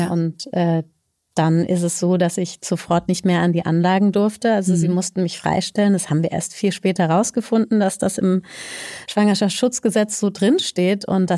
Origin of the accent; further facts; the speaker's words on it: Stuttgart, Baden-Württemberg, Germany; born there; ich bin gebürtige Stuttgarterin